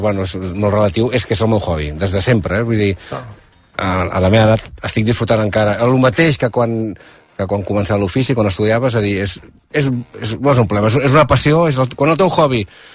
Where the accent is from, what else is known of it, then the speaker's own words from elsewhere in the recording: Calafell, Catalonia, Spain; Jo soc de Calafell, platja.